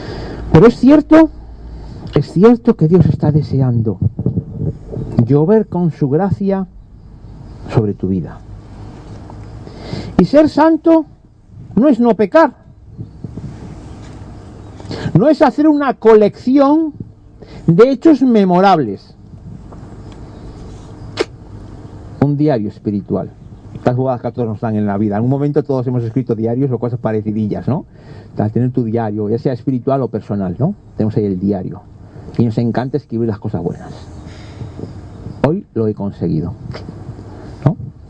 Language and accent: Spanish; Galicia, Spain; Los que somos de Galicia sabemos que cae la lluvia y te mojas, ¿no?